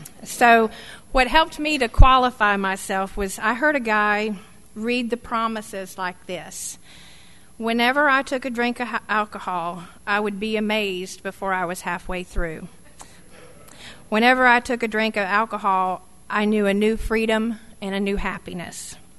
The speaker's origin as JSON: {"language": "English", "town": "Alpharetta", "region": "Georgia", "country": "United States", "tie": "born or raised there", "also_born_or_lived": "Duluth, Georgia", "said": "And I was born in Duluth, Georgia, grew up in Alpharetta, and my dad, I always say Alpharetta at that time, had two traffic lights, about three cops, and one town drunk"}